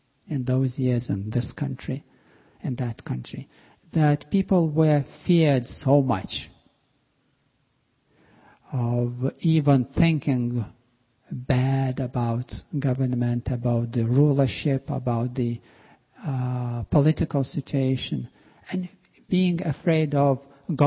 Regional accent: Lithuania; English is a second language; I'm originally from Baltics, and this was not in the capital, but in another town where I was still studying in the school. Yes, this was Lithuania.

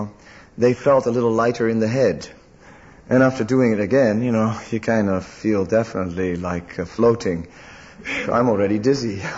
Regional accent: Netherlands; I'm from Holland.

